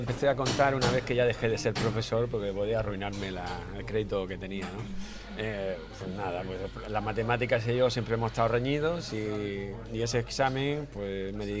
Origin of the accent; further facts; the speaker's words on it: Cartagena, Region of Murcia, Spain; Me siento de Cartagena, que es donde he pasado la mayor parte de mi vida, ¿no? Físicamente, ¿verdad? En la clínica de Belén, de Murcia.